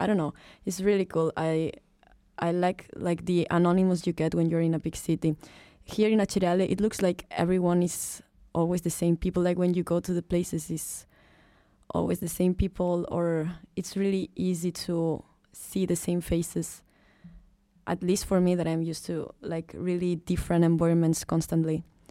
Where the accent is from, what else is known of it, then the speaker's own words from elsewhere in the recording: Barcelona, Catalonia, Spain; I'm a city girl. I am from Barcelona. I love big cities. Even if I was not born in Barcelona, I will for sure love big cities.